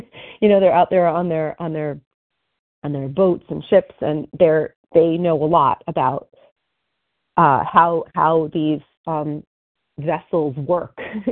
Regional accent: New Jersey, United States; I'm a recovered compulsive overeater from New Jersey.

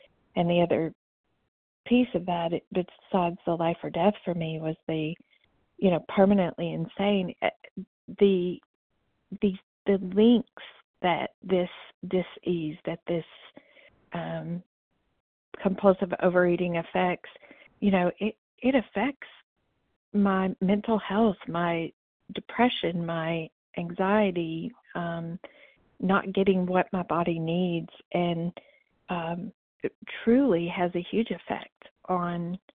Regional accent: Alabama, United States; from Alabama, compulsive overeater.

